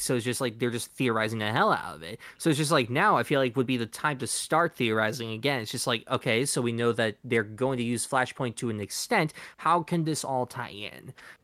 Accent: United States; Again, we're very white and we're from America.

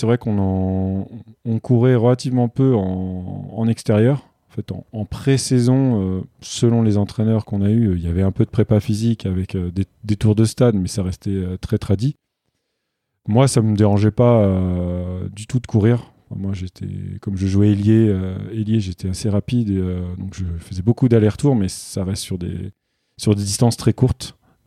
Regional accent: Île-de-France, France; Donc, je suis né en Île-de-France. Donc, j'ai grandi dans un milieu plus qu'urbain.

